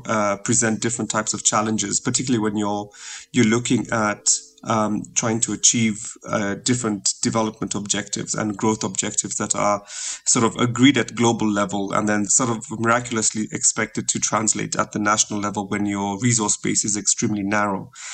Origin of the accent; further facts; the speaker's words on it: Nairobi, Kenya; I'm a Kenyan, born and raised in Nairobi.